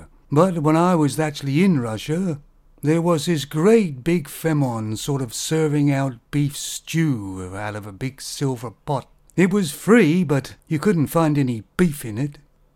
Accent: Canada; I'm a Canadian myself.

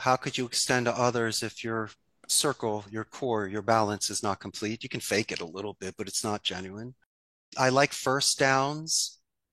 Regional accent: Philadelphia, Pennsylvania, United States; accent: Philadelphia; My Philadelphia accent is so strong that it ruins my Spanish phonetics.

